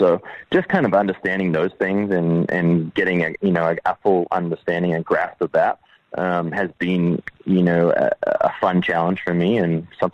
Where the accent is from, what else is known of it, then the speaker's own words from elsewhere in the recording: Australia; when you look at my childhood and where I grew up in Australia